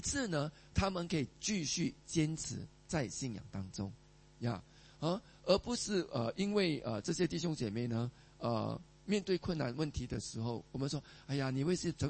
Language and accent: Chinese; Singapore; 所以对我们新加坡人来讲呢，其实我们很难想象啊